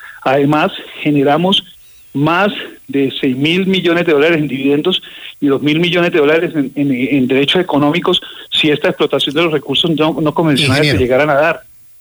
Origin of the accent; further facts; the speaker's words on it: Colombia; somos colombianos.